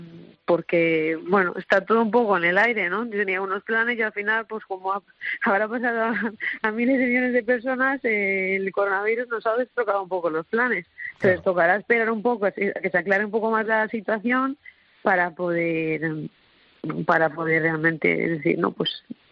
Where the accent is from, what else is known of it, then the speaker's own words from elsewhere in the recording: Valencia, Valencian Community, Spain; moved away; soy de Valencia, así es que yo he visto los 0 grados 3 veces en mi vida.